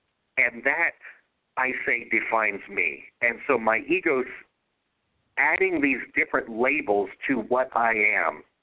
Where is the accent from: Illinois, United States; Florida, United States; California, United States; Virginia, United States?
Florida, United States; Miami; I grew up in Miami as a kid.